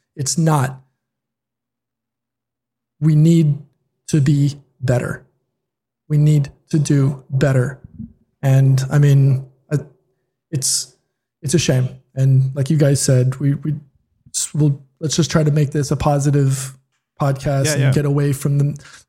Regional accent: United States; moved away; even though I'm 5,000 miles away, but I'm still an American, I'm still a US citizen.

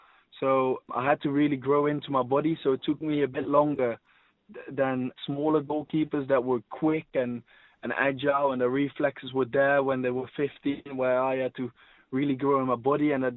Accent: Netherlands; English is a second language; moved away; when I came from Holland, where we are a bit lower in our stance and etc., which you still sometimes find in my game a little bit

